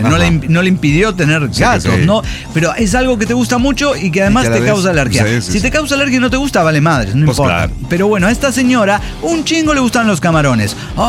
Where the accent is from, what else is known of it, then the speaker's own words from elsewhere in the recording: Ixcaquixtla, Puebla, Mexico; empecé a ir los domingos yo solo al mercado de mi pueblito, Izcatquistla.